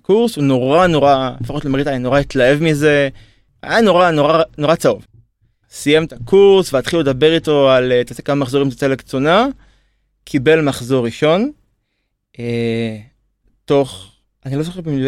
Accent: Ma'alot, Northern District, Israel; now in Nahariya, Israel; אני עובד פה בתל אביב. אוקיי. אני במקור ממעלות, עכשיו גר בנהריה.

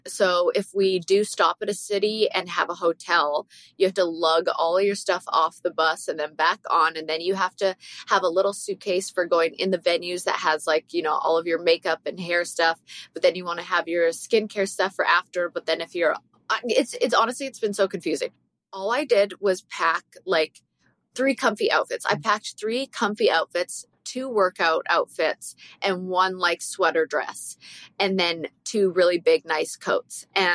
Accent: Canada; I'm Canadian and I've been to more places than Americans have been.

